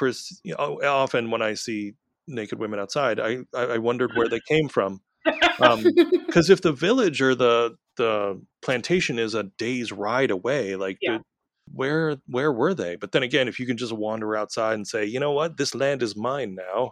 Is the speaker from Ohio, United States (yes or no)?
no; Chicago, Illinois, United States; We're both from Chicago.